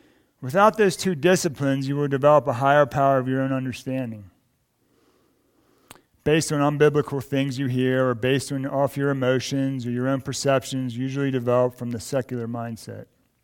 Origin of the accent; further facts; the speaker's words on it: Maryland, United States; also born or lived in Oregon; I got saved in 2003 in Coos Bay, Oregon. In 2004, I moved back to my hometown, Maryland. After living out west for 8 years